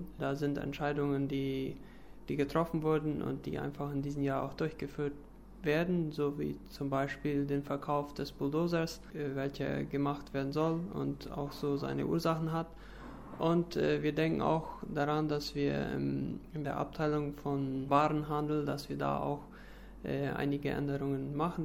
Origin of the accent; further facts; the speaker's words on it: Boquerón, Paraguay; ich komme aus der Kolonie Menno